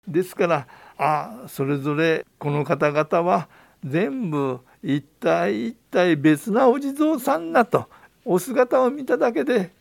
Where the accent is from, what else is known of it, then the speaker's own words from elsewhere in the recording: Kyushu, Japan; 私の出身は九州で家内は鹿児島なんですけど、